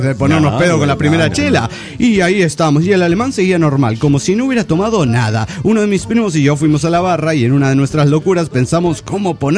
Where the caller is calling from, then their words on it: Cochabamba, Bolivia; de Cochabamba, Bolivia.